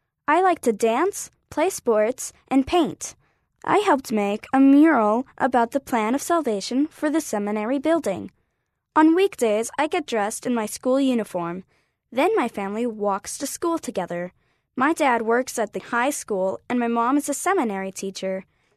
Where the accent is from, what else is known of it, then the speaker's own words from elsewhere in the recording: Tonga; from Tonga.